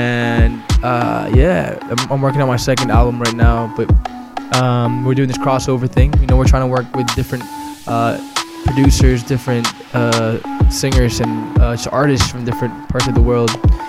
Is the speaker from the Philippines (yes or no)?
yes; Philippines; born there; also born or lived in Los Angeles, United States; I was born in the Philippines. I lived in LA for 10 years. So it's good to be back here.